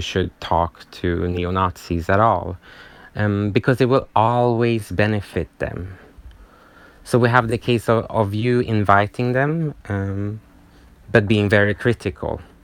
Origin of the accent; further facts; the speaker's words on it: Sweden; English is a second language; So I'm from Sweden